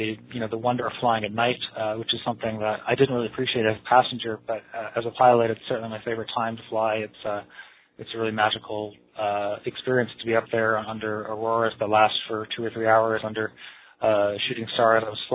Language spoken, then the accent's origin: English; Pittsfield, Massachusetts, United States; But I grew up in Pittsfield, not so far from Amherst, but quite far from any major airport.